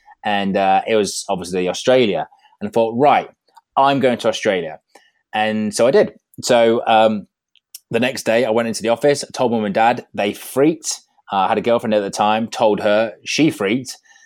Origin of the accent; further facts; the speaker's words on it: Skegness, East Midlands, United Kingdom; I grew up in Skegness, you know, coastal seaside town, you know, Butlins.